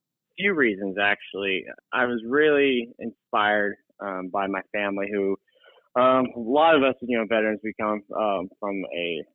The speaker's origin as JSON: {"language": "English", "town": "Bremerton", "region": "Washington", "country": "United States", "tie": "born or raised there", "said": "I was born in Bremerton, Washington at the shipyard hospital there."}